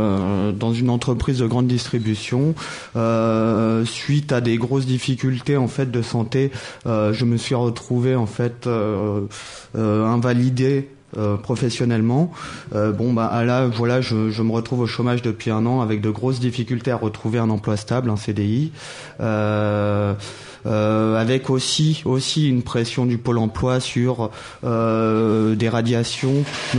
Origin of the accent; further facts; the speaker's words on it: Paris, Île-de-France, France; Je suis parisien.